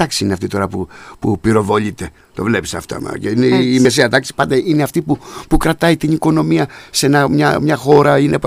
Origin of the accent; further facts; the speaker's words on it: Greece; Εγώ είμαι Έλληνας, αυτό δηλώνω. Δεν δηλώνω ούτε αριστερός, ούτε δεξιός, ούτε κεντρός, τίποτα. Δηλώνω Έλληνας.